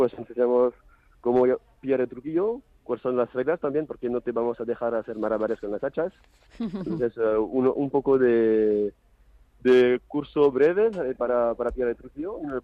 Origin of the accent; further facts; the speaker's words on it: France; Spanish is a second language; now in Madrid, Spain; No, creo que se escucha. Soy de Francia.